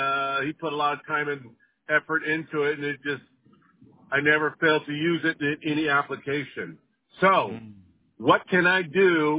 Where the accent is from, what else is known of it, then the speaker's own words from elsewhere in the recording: California, United States; I grew up in San Fernando Valley.